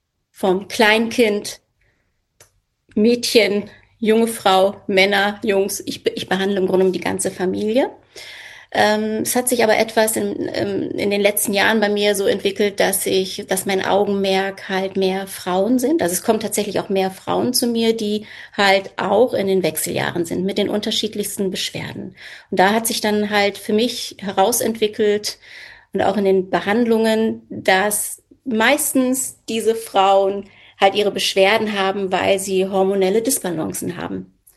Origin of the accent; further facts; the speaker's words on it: Lower Saxony, Germany; ich bin 58 Jahre jung und ich habe 3 erwachsene Kinder, habe an meinem Heimatort in der Lüneburger Heide eine Privatpraxis für Physiotherapie.